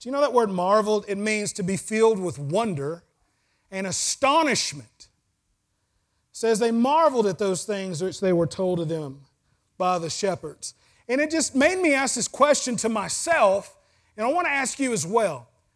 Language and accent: English; the South, United States; I'm from the South, and there's certain times a year you just had to go to church in the South.